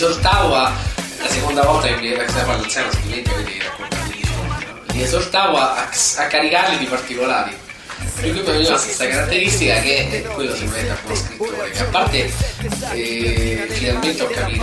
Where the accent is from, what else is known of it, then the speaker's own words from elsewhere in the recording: Rome, Lazio, Italy; io ti parlo di Roma perché è la mia città dove sono nato e cresciuto.